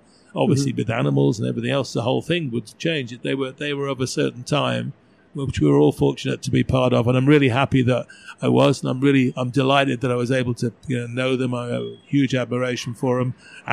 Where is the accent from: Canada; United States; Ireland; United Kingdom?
United Kingdom; Liverpool, North West England; Liverpool. I might be doing a lot more stuff in England, I think. Yeah, possibly. You know, I miss, that's my hometown.